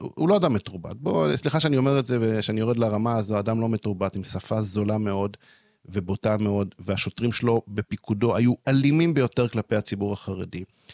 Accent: Jerusalem, Jerusalem District, Israel; גדלתי, בכל זאת גדלתי באזור בית ליטאי טיפוסי, באזור גאולה מאה שערים

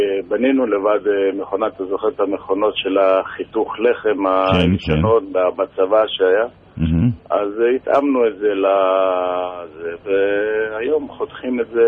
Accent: Jerusalem, Jerusalem District, Israel; born there; אני נולדתי בשערי חסד, אם היה זו בשכונת שערי חסד.

